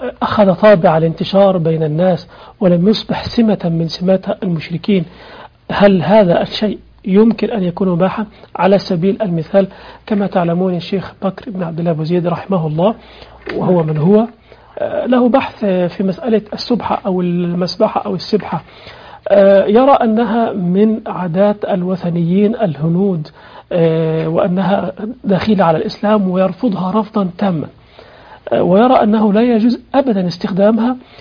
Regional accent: Egypt; أنا كمصري عندنا في مصر

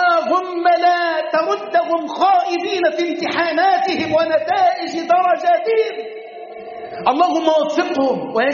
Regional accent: Egypt; بلدنا مصر

